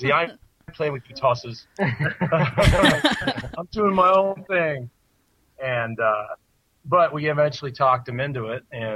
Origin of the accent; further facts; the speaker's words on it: Germany; we grew up in Germany. My dad was an officer in the army. My mom was German